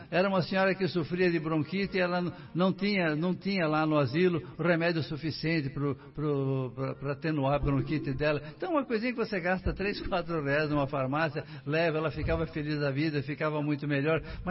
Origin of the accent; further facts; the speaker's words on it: Santos, São Paulo, Brazil; fui criado em Santos até os 15 anos de idade, perdi meu pai aos 15 anos